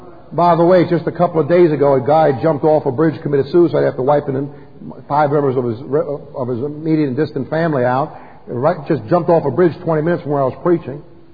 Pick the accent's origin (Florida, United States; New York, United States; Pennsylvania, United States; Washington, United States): New York, United States; New York City; I grew up in New York City. We drove stolen cars in driver's ed class in my neighborhood.